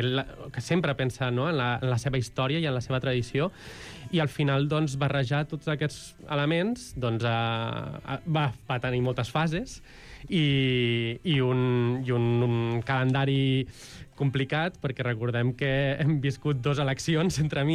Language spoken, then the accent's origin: Catalan; Barcelona, Catalonia, Spain; pels que som barcelonins i a l'adolescència hem anat a les festes i als concerts de la Mercè